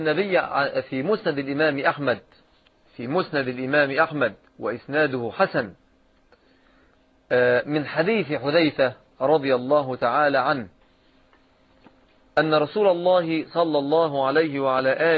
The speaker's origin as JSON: {"language": "Arabic", "country": "Egypt", "said": "الذي نسميه عندنا في مصر لهدان"}